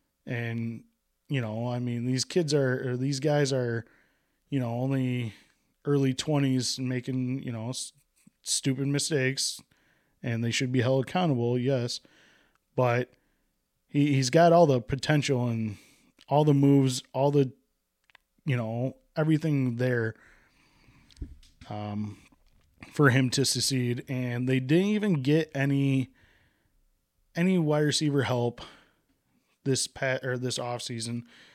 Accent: Wisconsin, United States; I know I'm a Green Bay fan, yes, and I'm from Wisconsin.

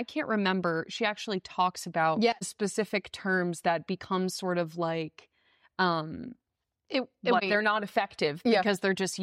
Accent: Fairfield County, Connecticut, United States; I'm from Fairfield County

